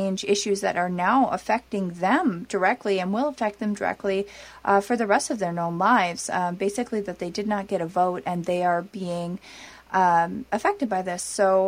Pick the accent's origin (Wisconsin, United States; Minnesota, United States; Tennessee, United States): Minnesota, United States; Red Lake; I am from the Red Lake Nation in northern Minnesota.